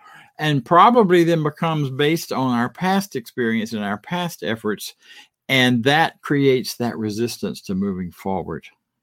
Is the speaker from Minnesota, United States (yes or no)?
no; Florida, United States; I grew up in Florida. We saw boats all the time.